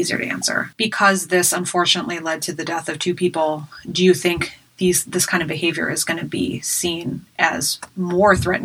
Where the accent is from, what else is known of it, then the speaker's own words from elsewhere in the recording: United States; because I'm American and don't know anything about names that aren't American.